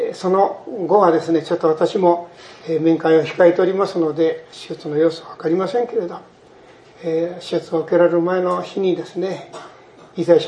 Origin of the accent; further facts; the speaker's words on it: Ogaki, Gifu, Japan; 私はこう岐阜県の大垣の出身ですから